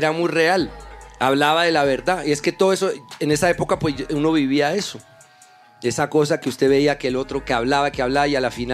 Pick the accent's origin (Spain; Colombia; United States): Colombia; Yo como buen colombiano no desperdicié ni una.